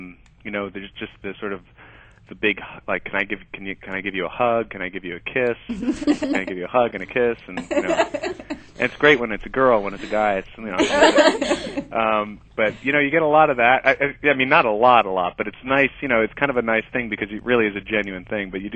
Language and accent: English; New York City, New York, United States; And then we grew up in New York City.